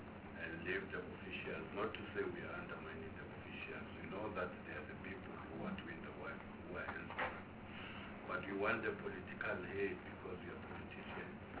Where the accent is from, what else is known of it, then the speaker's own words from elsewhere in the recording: Eastern Cape, South Africa; I'm from the Eastern Cape.